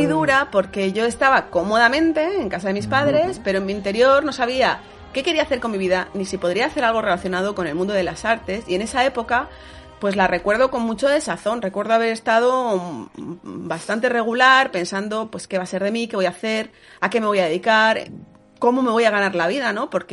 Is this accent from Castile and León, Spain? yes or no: yes; Villamañana, Castile and León, Spain; moved away as an adult; Yo estaba en León, ¿vale? En Villamañana, en mi pueblo.